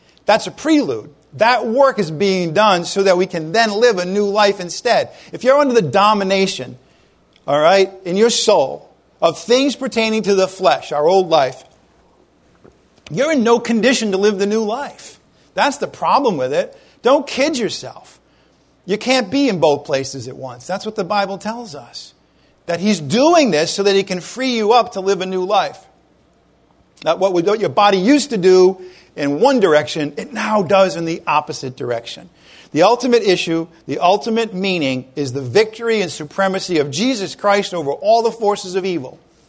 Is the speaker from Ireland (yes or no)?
yes; Ireland; I'm Irish. I'm not going to tell you everything you need to know.